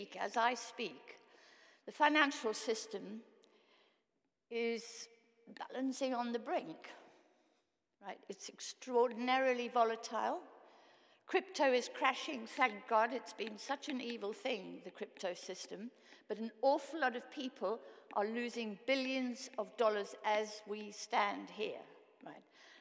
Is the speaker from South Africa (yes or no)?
yes; South Africa; I once went back to South Africa, my home country, and visited my family who live in a very poor part of Johannesburg and who are not very well off.